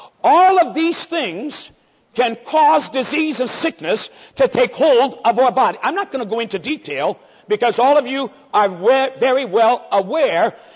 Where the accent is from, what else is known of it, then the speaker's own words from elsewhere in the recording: Brazil; I was born and raised in the Assemblies of God. My parents were missionaries in Brazil. I was raised in the country of Brazil and have exercised 36 years of ministry in that nation.